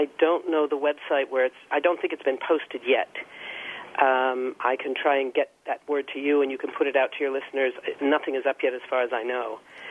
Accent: Los Angeles, California, United States; When I was growing up in the Jewish community in L.A., that's what there was.

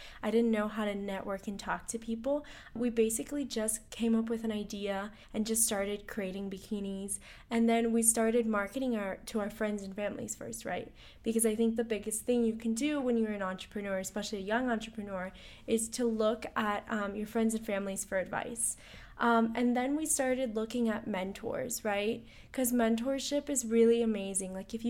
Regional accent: San Francisco, California, United States; I'm originally from San Francisco.

